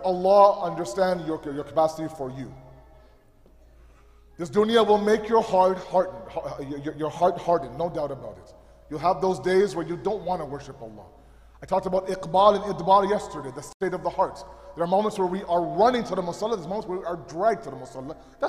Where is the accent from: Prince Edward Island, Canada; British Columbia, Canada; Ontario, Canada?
Ontario, Canada; Toronto; And I was born and raised in Toronto.